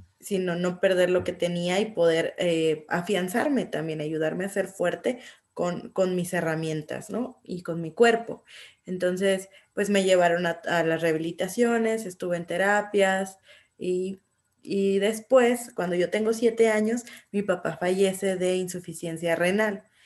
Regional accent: Guadalajara, Jalisco, Mexico; yo soy originaria de Guadalajara, aquí es donde he vivido. De repente trabajo con otros estados o en otras ciudades, pero aquí me paso la mayor parte del tiempo. Tengo 31 años de edad

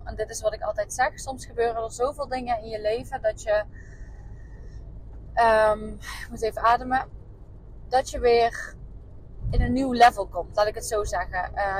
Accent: Limburg, Netherlands; now in Eindhoven, Netherlands; Zelf woon ik in Eindhoven en mijn ouders wonen in Limburg. Dus ik ben opgegroeid in Limburg.

